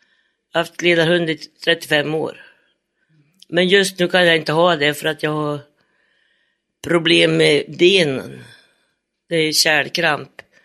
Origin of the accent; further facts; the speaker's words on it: Älandsbro, Västernorrland County, Sweden; also born or lived in Stockholm; Jag kommer ifrån Stockholm. Jag flyttade till Älandsbro när jag var 6 år. Till en faster.